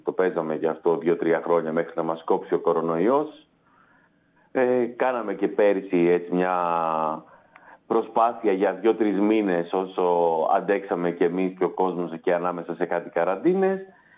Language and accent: Greek; Igoumenitsa, Epirus, Greece; also born or lived in Ioannina; μεγάλωσα στην Ιγουμενίτσα και στα Γιάννενα. Και στην επαρχία τότε επανδρώνανε τους ραδιοφωνικούς σταθμούς συνήθως πιτσιρίκια.